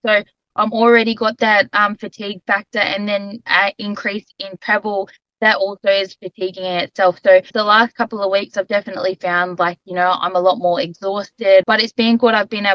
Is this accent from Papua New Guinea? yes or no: yes; Western Province, Papua New Guinea; it was also my first time back to my province. So I'm from Western Province in PNG.